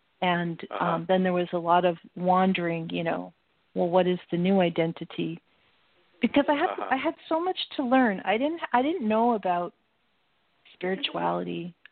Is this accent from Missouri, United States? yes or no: no; Seattle, Washington, United States; I grew up in Seattle, so just kind of that's what I had been raised to do, sort of.